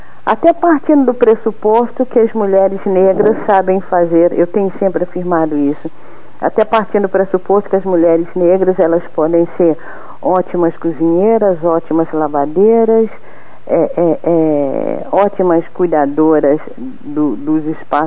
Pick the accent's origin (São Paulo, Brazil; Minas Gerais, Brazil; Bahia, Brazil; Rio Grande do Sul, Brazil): Minas Gerais, Brazil; Belo Horizonte; born there; esse livro estar no vestibular de Belo Horizonte, né, no vestibular de uma cidade onde eu nasci.